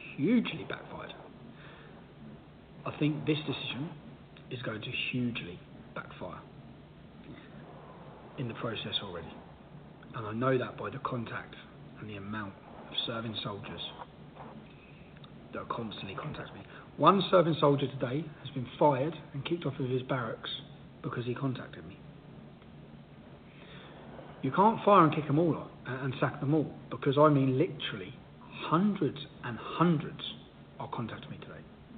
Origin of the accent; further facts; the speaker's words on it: United Kingdom; I'm a British citizen and I think that we have to have a strong British armed forces with great morale.